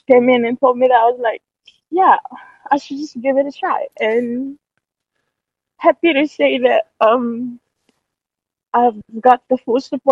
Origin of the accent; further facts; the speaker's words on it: Western Division, Fiji; I grew up in Nandrunga, as you must have known. I don't know whether you know. My rugby town in Fiji.